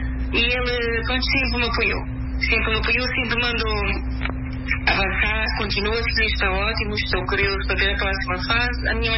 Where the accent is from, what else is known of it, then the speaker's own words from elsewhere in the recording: Cape Verde; porque sou cabo-verdiana e gosto muito.